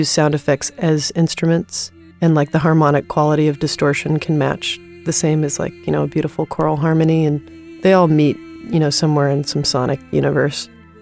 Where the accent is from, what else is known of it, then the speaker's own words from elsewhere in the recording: California, United States; also born or lived in Bucks County, Pennsylvania; I'm from Bucks County, which is where the Bernstein Bears are from, if you can imagine, the children's series. So it's incredibly, like, beautiful farm country. But I grew up, you know, near the ocean in Southern California